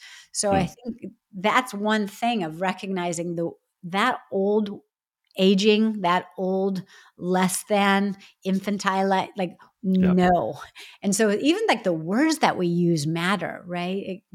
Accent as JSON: {"language": "English", "region": "California", "country": "United States", "said": "and I'm from California, so it helps for me"}